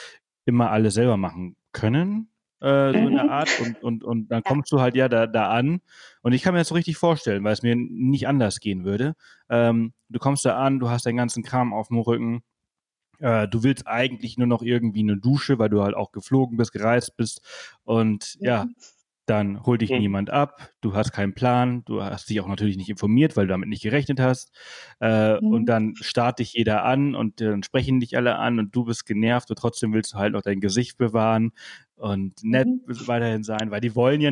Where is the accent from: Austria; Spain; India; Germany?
Spain; ich bin Spanier, ich bin in Spanien aufgewachsen, also ein bisschen temperamentvoller.